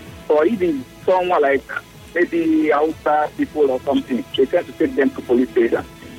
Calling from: Port Harcourt, Rivers, Nigeria; I'm calling from Port Harcourt.

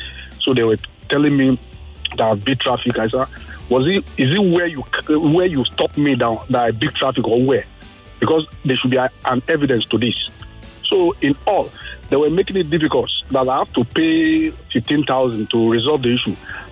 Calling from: Ikeja, Lagos, Nigeria; I'm calling from Ikeja.

